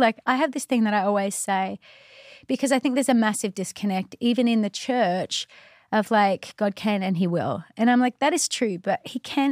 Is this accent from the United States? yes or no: no; Australia; I was from Australia and he was from, like, the South.